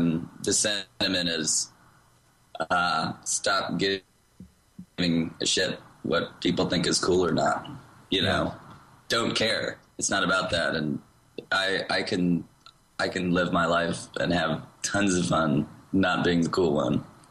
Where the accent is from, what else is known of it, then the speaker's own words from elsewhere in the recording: Austin, Texas, United States; also born or lived in California; I just basically told my story of growing up in Austin, and that's where I was born in California